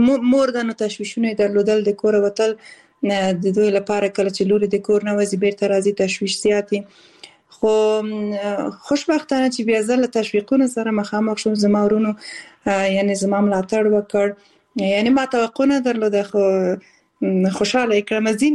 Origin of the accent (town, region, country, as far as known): Balkh, Afghanistan; born there; also born or lived in Kabul / Kunduz